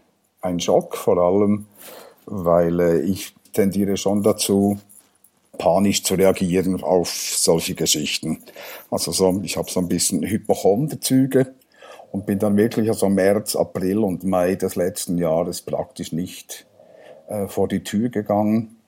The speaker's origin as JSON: {"language": "German", "town": "Thun", "region": "Bern", "country": "Switzerland", "tie": "born there", "said": "ich bin gebürtiger Thuner, Thun in Bern … das ist ein urbernisches Geschlecht und bin im Emmental heimatberechtigt"}